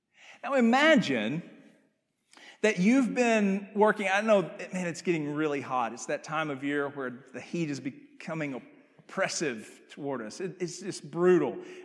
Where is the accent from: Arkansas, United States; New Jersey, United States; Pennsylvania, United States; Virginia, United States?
Arkansas, United States; I can remember growing up in Northeast Arkansas and going out into the woods in the summertime with my friends